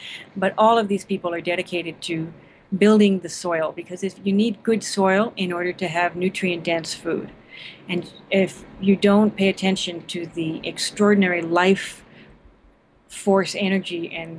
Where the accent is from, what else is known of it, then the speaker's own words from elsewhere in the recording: Puerto Rico; I grew up in Puerto Rico in the tropics